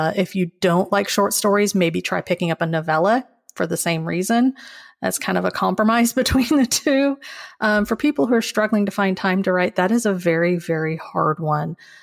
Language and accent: English; Midwest, United States; I will say I am from the Midwest, so local is kind of a wide radius.